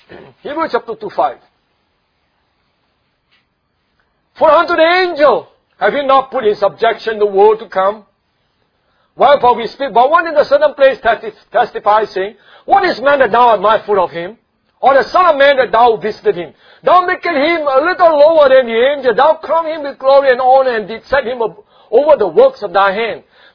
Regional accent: Singapore; Not just this life I'm talking about, being born a Singaporean, have all the things in Singapore, television, computer, handphones

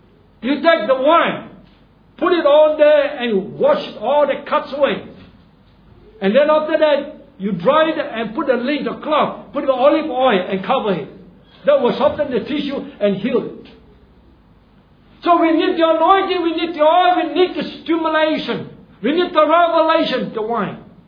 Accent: Singapore; born there; I'm glad that I'm born a Singaporean, a Chinese Singaporean here.

